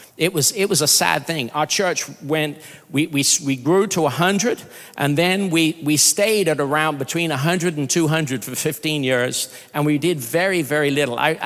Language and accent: English; Brazil; also born or lived in United Kingdom; I'm Brazilian, but I'm also British.